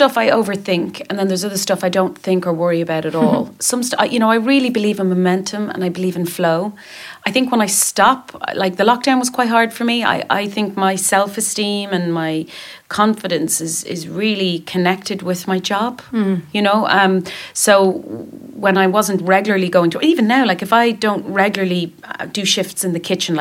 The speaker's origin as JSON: {"language": "English", "town": "Dublin", "region": "Leinster", "country": "Ireland", "tie": "born or raised there", "said": "And that was hard because we're in Dublin, in my hometown"}